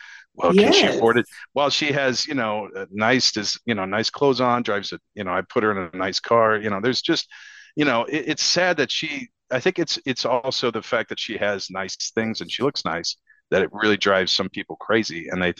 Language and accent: English; St. Louis, Missouri, United States; now in Dallas, United States; And so Dallas is actually a much more progressive city. You know, we come from St. Louis.